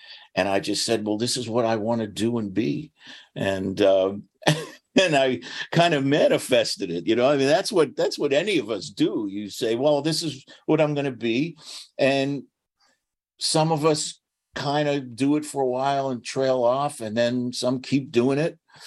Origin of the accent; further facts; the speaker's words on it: Boston, Massachusetts, United States; I did. I grew up in East Boston. Right where Logan Airport is. When you land, you're in East Boston.